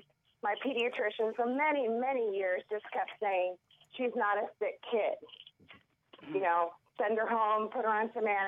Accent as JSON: {"language": "English", "town": "Columbus", "region": "Ohio", "country": "United States", "said": "I'm from Columbus, Ohio, and I am an immune deficient patient"}